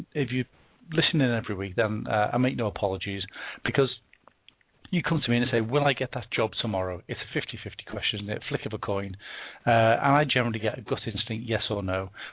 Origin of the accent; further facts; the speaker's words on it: Liverpool, North West England, United Kingdom; now in United States; I'm from Liverpool originally.